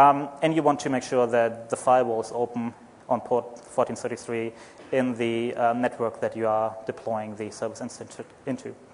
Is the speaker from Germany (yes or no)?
yes; Germany; accent: German; English is a second language; moved away; Just so you know, my accent is German. I'm not funny at all. Sometimes I think I had to leave Germany because I developed some kind of humor.